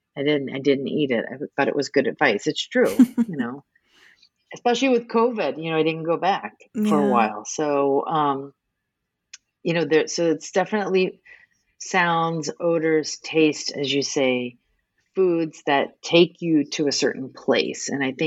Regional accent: New Orleans, Louisiana, United States; now in Boston, United States; So I'm originally from New Orleans. I do live in Boston. I teach at Boston University, but I'm from New Orleans.

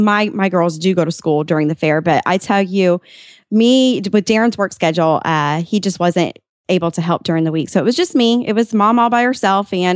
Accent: Tampa, Florida, United States; from Tampa, Florida

